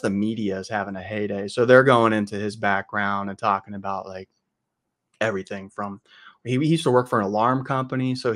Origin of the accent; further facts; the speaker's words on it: Park City, Kansas, United States; And really, so I grew up in Park City, Kansas, and so it was like a small town north of Wichita